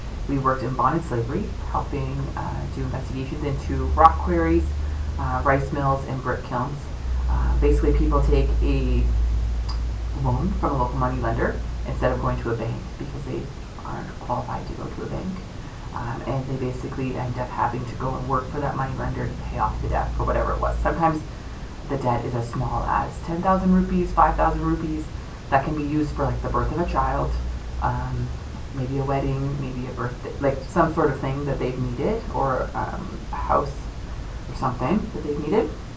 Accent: Ontario, Canada; also born or lived in Mongu, Zambia; from Mongu, Zambia. My parents were missionaries and I was born overseas. Lived there for a number of years, and then we moved to Ontario, where I did all my schooling.

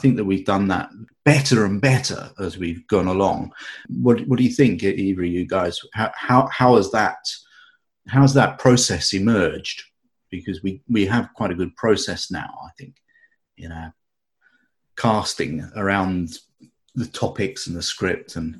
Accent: United Kingdom; I'm British. I don't have an accent.

